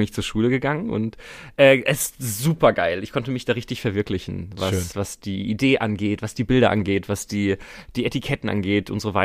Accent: Rhineland-Palatinate, Germany; aufgewachsen in der Pfalz. Also bin ich zur Schule gegangen, da wohnt meine Family jetzt immer noch.

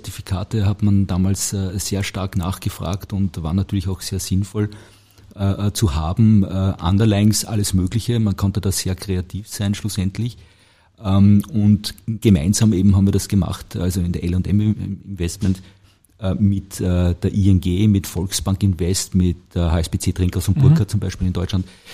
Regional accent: Gmunden, Upper Austria, Austria; Man hört es ja, ich bin aus Oberösterreich, bin aus Gmunden am Traunsee, Salzkammergut

